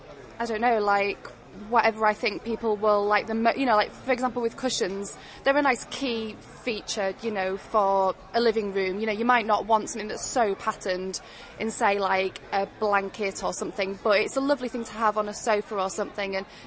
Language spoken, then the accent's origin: English; Yorkshire and the Humber, United Kingdom; It's kind of based on my childhood growing up in Yorkshire, really